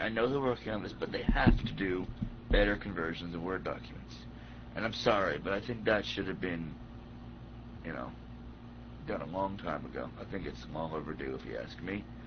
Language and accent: English; New York, United States; from New York, and hi, who just joined?